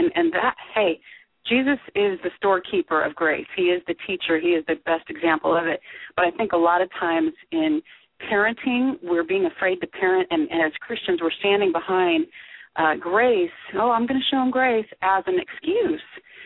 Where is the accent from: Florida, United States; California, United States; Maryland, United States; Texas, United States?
California, United States; I'm apparently to the Southern girls out here, I'm from the North, even though I keep trying to tell them California's West.